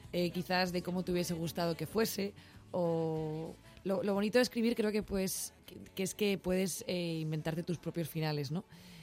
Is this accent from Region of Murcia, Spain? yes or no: no; Basque Country, Spain; now in Madrid, Spain; llegué hace 2 años y creo que ya soy más madrileña que vasca casi